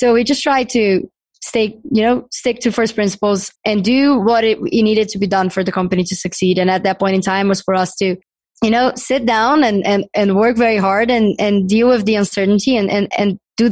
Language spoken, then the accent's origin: English; Brazil; He's from Lebanon. I'm from Brazil. But we have very, very similar backgrounds.